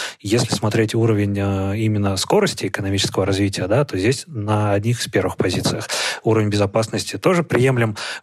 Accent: Siberia, Russia; born there; То есть я, человек, который родился в Сибири, у меня в голове не укладывается.

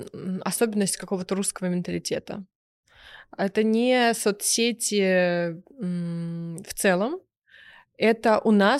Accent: Dmitrov, Moscow Oblast, Russia; И вот мы из Дмитрова там ехали в Москву

